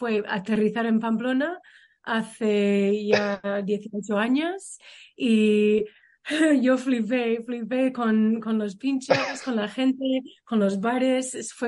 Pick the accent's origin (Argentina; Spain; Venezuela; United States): United States; Alabama; Spanish is a second language; also born or lived in Louisiana; yo soy sureña de los Estados Unidos, de Alabama. Mucha de mi vida he vivido en Luisiana también.